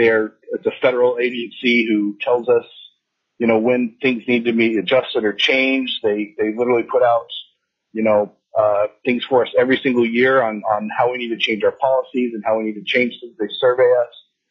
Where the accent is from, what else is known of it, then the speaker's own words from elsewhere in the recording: Wasilla, Alaska, United States; I grew up in Wasilla. I've lived in Alaska my whole life.